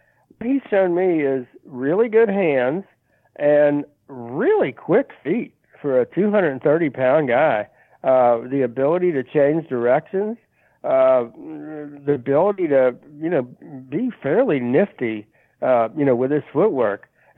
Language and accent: English; Midwest, United States; as a Midwesterner, you know, I'm a little prejudiced against them being, maybe let's say, quick-footed